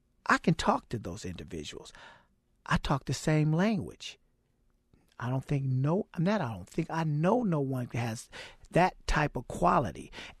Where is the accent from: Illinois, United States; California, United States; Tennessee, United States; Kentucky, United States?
California, United States; Oakland; Born and raised in Oakland where I grew up, they call it the killing zone. I was born to fail.